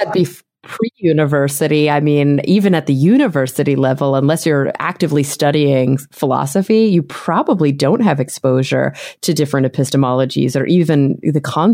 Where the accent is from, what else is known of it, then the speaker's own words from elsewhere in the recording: Plano, Texas, United States; at my series of schools where I grew up in Plano, Texas, a suburb of Dallas.